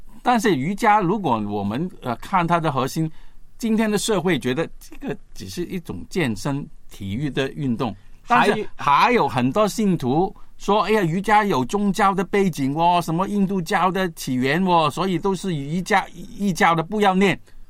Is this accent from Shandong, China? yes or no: no; Guangdong, China; Chinese is a second language; 奶奶我们广东人说是婆婆啦，